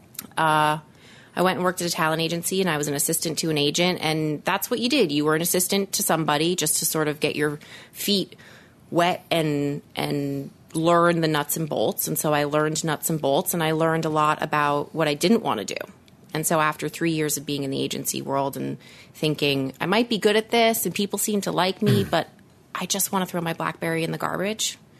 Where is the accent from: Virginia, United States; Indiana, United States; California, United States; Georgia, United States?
California, United States; Los Angeles; And I mean, I grew up in Los Angeles, and so not only did I watch TV.